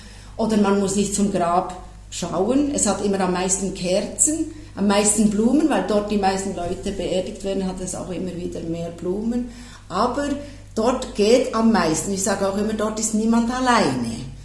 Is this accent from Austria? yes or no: no; Switzerland; Bei uns in der Schweiz ist es ja möglich, die Urne, natürlich nur die Urne, nicht den ganzen Körper im Sarg, aber die Urne mitzunehmen nach Hause